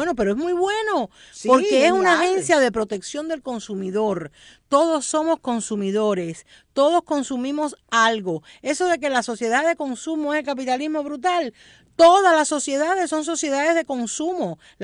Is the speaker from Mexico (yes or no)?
no; Cuba; Uno como cubano piensa en desodorante.